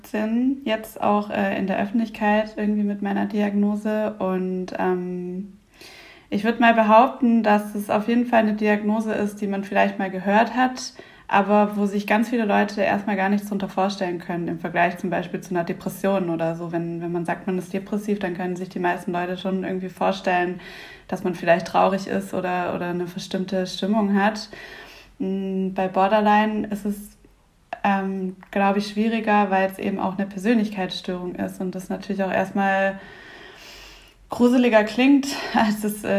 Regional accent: Southern Germany, Germany; born there; now in Bremerhaven, Germany; ich bin 26 Jahre alt, gebürtige Süddeutsche, aber inzwischen wohnhaft in Bremerhaven

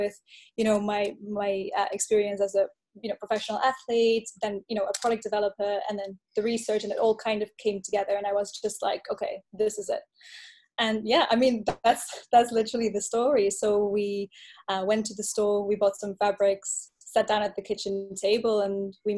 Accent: Flanders, Belgium; I really thought I was going to Leuven because, you know, I'm from Limburg, so it was closest.

